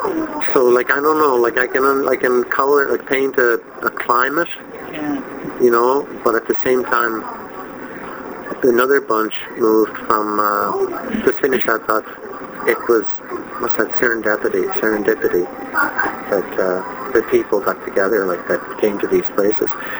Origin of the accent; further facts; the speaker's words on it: Ontario, Canada; moved away; When my friend Jack and I came down here from Ontario, we were sure in 1970, 1971 that the whole society was going to collapse.